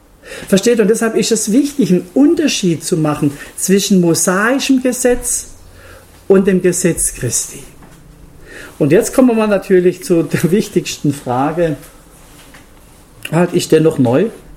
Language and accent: German; Germany; Du bist in Luxemburg und ich bin Deutscher, auch dort gewesen.